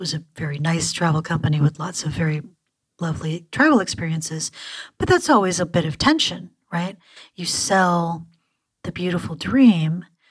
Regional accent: United States; in my culture as an American, that statement is challenging for some people.

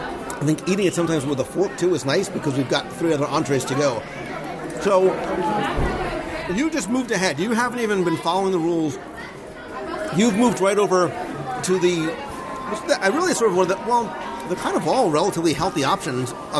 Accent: Northeast, United States; So we come from the Northeast, right? Where we come and, you know, you grew up like in a seaside town. So seafood and lobster was very much a part of what we ate all the time.

